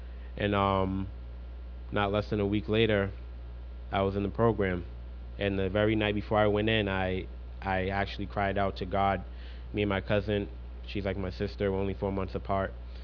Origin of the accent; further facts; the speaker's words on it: Boston, Massachusetts, United States; I'm from Mattapan, Boston, born and raised.